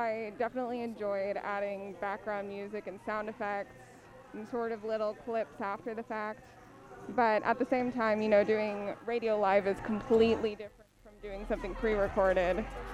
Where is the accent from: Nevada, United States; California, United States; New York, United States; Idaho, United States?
California, United States; Napa; Since I'm from Napa, I'm going to be examining the Napa urban legend